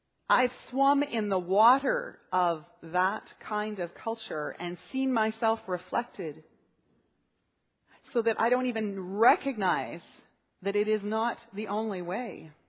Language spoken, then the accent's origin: English; Saskatoon, Saskatchewan, Canada; I grew up in Saskatoon in the 1960s and 70s.